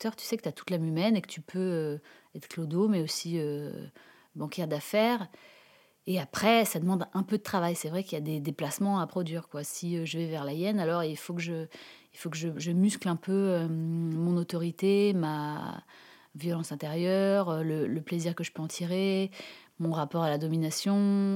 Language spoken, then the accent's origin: French; Arcachon, Nouvelle-Aquitaine, France; J'ai grandi à Arcachon parce que mon papa, qui travaillait à la SNCF, a dit tiens, on va se mettre au bord de la mer.